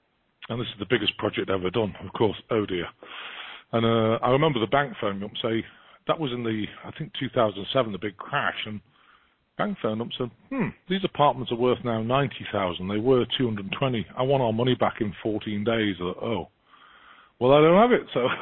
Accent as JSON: {"language": "English", "town": "Chester", "region": "North West England", "country": "United Kingdom", "tie": "born there", "said": "But obviously I was born in Chester."}